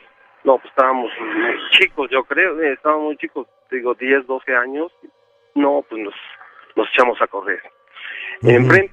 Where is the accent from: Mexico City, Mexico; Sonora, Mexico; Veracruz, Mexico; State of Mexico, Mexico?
Mexico City, Mexico; Somos del DF.